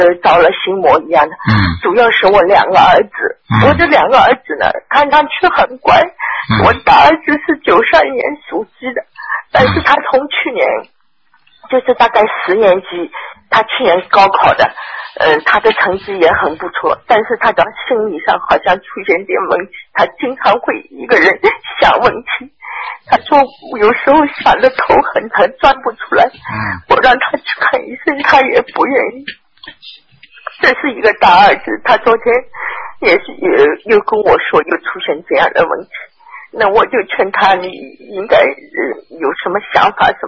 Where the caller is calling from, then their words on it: Melbourne, Victoria, Australia; 我是墨尔本的。